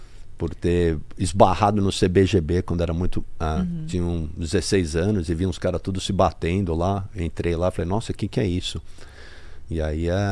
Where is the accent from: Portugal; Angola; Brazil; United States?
United States; Portuguese is a second language; antes eu passei minha infância nos Estados Unidos, né? De moleque. Por isso que eu até falo inglês